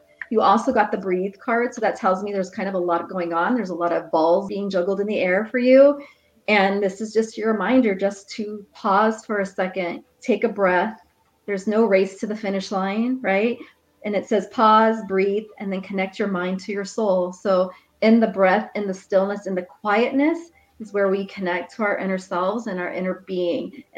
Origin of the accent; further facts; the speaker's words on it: Texas, United States; Oh, hey, Courtney. I'm from Texas too.